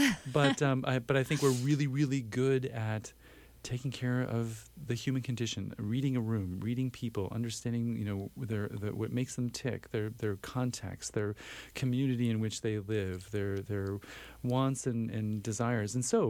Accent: New Ulm, Minnesota, United States; also born or lived in overseas; So I'm a Minnesota kid. I was born in New Ulm. I had a chance to live overseas at one point in my life when I was a young person. But I've spent the rest of my life in Minnesota.

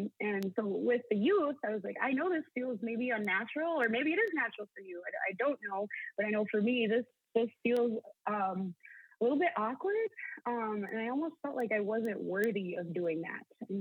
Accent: Bois Forte, Minnesota, United States; since, you know, we're from Boys Fort, we got a lot of beautiful Indigenous people around us

